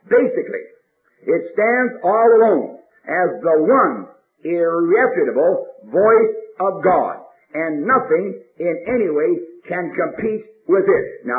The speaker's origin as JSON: {"language": "English", "country": "Canada", "tie": "born there", "said": "I was born in Canada. I never saw a cardinal, a beautiful red bird."}